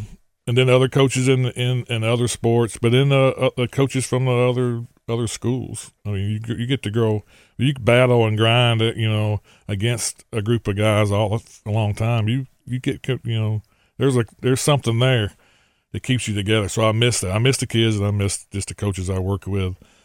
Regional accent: Rose City, Arkansas, United States; But that's who we grew up together in Rose City and played baseball growing up together.

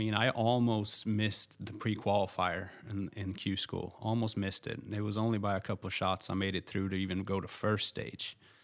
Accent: Sweden; English is a second language; his coaching style was different than what I was used to from Sweden, but it was something I needed for me.

